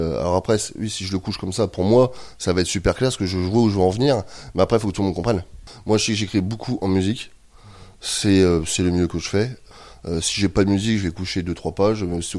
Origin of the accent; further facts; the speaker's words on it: Épernay, Grand Est, France; ben moi je suis originaire de la Marne, d'Épernay plus précisément, capitale du Champagne comme tout le monde connaît